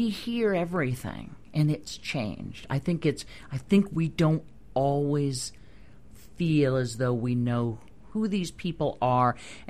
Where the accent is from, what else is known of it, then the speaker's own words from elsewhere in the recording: Missouri, United States; My family is a bunch of hunters. I mean, we grew up in the Midwest. It was Missouri. Duck hunting, deer hunting, this and that.